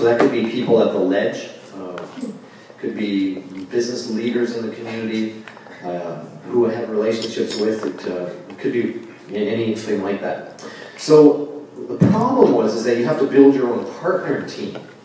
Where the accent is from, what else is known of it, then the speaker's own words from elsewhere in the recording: Regina, Saskatchewan, Canada; So yes, born and raised in Regina, never lived anywhere else, had opportunities, but always felt God had us stay here.